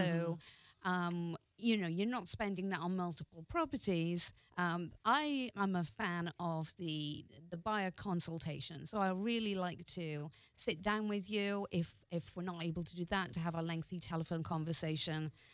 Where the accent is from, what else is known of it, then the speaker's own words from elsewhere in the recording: Wales, United Kingdom; I'm technically from Wales.